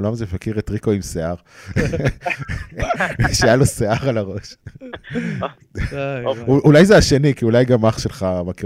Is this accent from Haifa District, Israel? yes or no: no; Ra'anana, Central District, Israel; אני גדלתי ברעננה